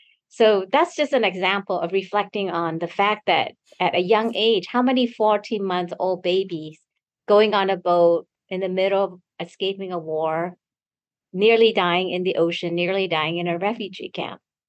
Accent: Guam; also born or lived in New Orleans, Louisiana; now in United States; when we came from Guam, then in like my younger sister was born there in July of 76. And then sometime after that, we were sponsored by Catholic charities and we moved to New Orleans, Louisiana.

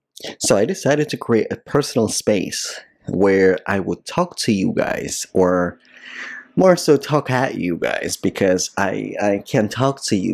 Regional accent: Moscow, Russia; English is a second language; I was born and raised in Russia, in Moscow.

